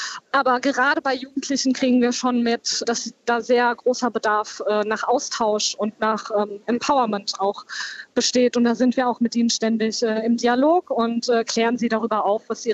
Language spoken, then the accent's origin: German; Hanau, Hesse, Germany; moved away; ich bin in Hanau geboren und aufgewachsen, bin zwar vor 10 Jahren weggezogen, aber meine Familie lebt noch hier